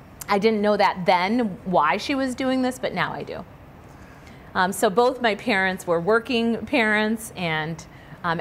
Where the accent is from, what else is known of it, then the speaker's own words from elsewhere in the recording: Springfield, Massachusetts, United States; I love Springfield. I still live there. So I'm talking from a place of experience and knowing.